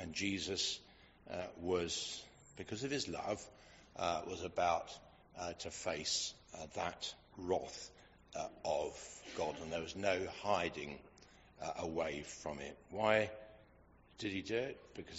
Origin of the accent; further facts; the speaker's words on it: England, United Kingdom; that we're English, aren't we?